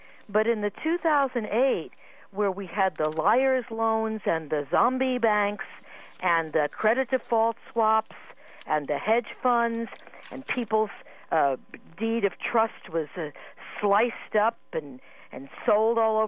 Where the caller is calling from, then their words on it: Berkeley, California, United States; I'm in Berkeley.